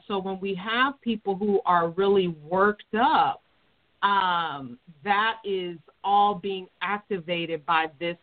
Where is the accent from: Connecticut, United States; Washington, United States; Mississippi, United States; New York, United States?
Washington, United States; Seattle; I'm from Seattle, Washington.